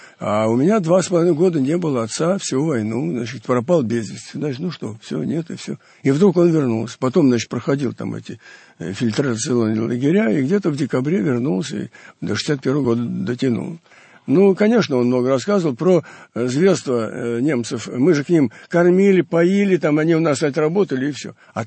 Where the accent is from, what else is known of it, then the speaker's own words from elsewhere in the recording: Moscow, Russia; я москвич же.